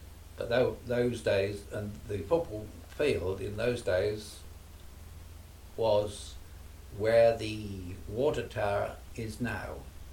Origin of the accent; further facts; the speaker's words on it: Wivenhoe, East of England, United Kingdom; born there; she owned quite a number of properties in Wivenhoe, quite a few in Elmer Street, where I was born. I was born in Elmer Street